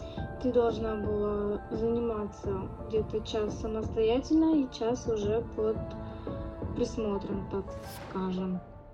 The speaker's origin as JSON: {"language": "Russian", "town": "Krasnoturinsk", "region": "Sverdlovsk Oblast", "country": "Russia", "tie": "born there", "lives_now": "Saint Petersburg, Russia", "said": "я родилась в Свердловской области, город Краснотуринск, 9 марта 1995 года. На данный момент проживаю в Санкт-Петербурге, как поступила учиться, отучилась и теперь работаю."}